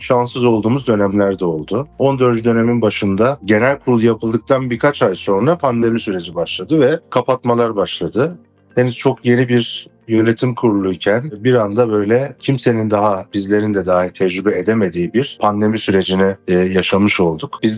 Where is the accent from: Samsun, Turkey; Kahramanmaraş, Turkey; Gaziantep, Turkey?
Gaziantep, Turkey; Gaziantepliyim. 38 yaşındayım.